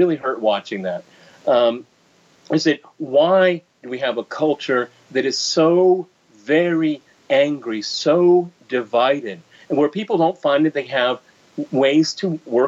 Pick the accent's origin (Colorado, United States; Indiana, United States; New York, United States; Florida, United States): Colorado, United States; when I was growing up, as a child, I grew up in Colorado